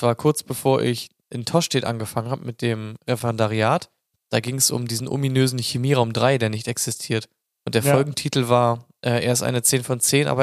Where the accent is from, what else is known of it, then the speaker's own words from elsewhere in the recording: Chemnitz, Saxony, Germany; Ich komme aus Chemnitz.